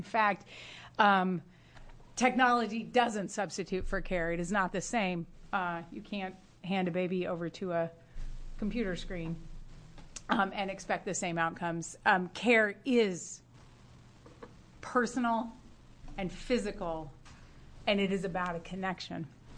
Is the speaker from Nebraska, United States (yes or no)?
no; Pullman, Washington, United States; I was happy to do that and honored to do so because I grew up in Pullman, Washington, but my whole family, or much of my family, lives in Oregon now.